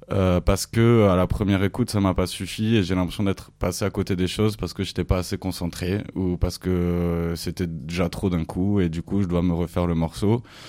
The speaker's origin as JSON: {"language": "French", "town": "Toulouse", "region": "Occitanie", "country": "France", "tie": "born or raised there", "lives_now": "Marseille, France", "said": "Moi, je suis né à Toulouse. J'ai grandi derrière la gare à Toulouse. Ça fait une dizaine d'années que je suis à Marseille par intermittence."}